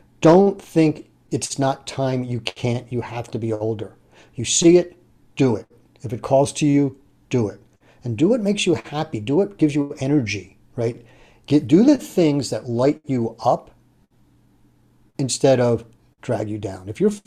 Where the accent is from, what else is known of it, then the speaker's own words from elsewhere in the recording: Philadelphia, Pennsylvania, United States; I'm from the Northeast.